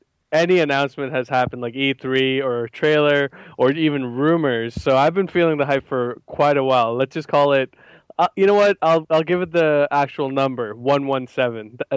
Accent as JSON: {"language": "English", "town": "New Delhi", "region": "Delhi", "country": "India", "tie": "born or raised there", "also_born_or_lived": "Toronto", "moved": "yes", "lives_now": "Brampton, Canada", "said": "Born and raised in New Delhi, India, and then came to Canada. So Toronto originally, and then Brampton now."}